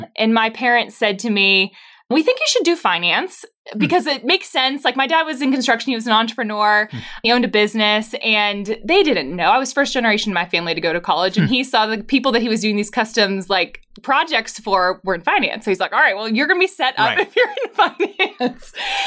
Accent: Pittsburgh, Pennsylvania, United States; I'm from Pittsburgh.

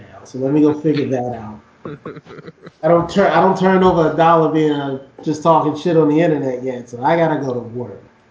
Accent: Baltimore, Maryland, United States; because like where I was raised in Baltimore is not where the shit like that goes down, you know what I mean? My parents moved us away from that, but I'm still up here.

